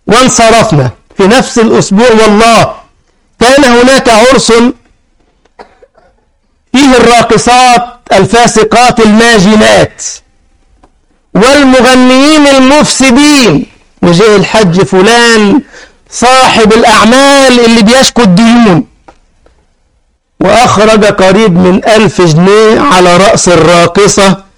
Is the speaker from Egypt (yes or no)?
yes; Egypt; أذكر من أكثر من 20 سنة كنا في بلدنا مصر